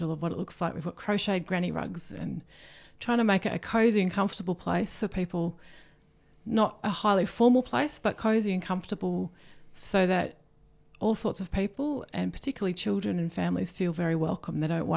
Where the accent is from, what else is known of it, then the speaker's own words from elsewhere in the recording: Melbourne, Victoria, Australia; now in Warrnambool, Australia; So I come from Brunswick and Coburg, that sort of area in Melbourne.